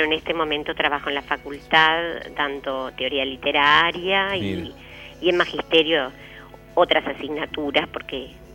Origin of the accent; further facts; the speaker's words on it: Uruguay; also born or lived in Caracas, Venezuela; Yo soy uruguaya, pero nací en Caracas.